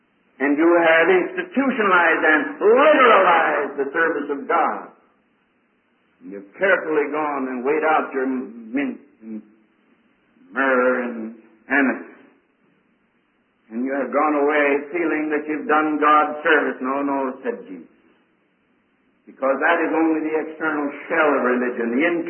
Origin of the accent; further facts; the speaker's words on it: Pennsylvania, United States; I come from Pennsylvania. Pennsylvania Dutch have a way of saying things backwards.